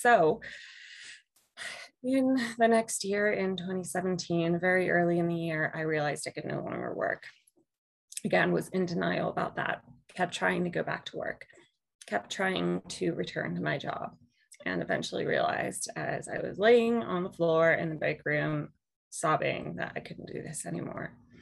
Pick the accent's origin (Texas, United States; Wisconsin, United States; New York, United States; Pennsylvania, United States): Pennsylvania, United States; I'm from Western Pennsylvania and I went to Kentucky for school.